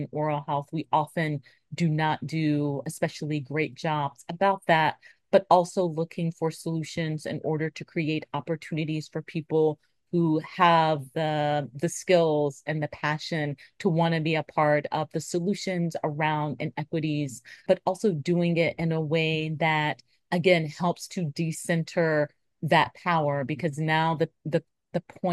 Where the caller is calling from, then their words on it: Baltimore, Maryland, United States; I mean, I'm zooming in from West Baltimore, here in Maryland in the United States.